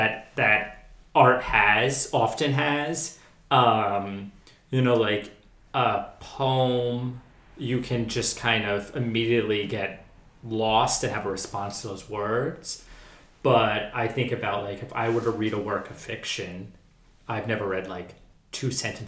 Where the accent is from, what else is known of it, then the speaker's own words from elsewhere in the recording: New Jersey, United States; So I grew up in New Jersey. Meadowlands was probably maybe 30 minutes from where I grew up.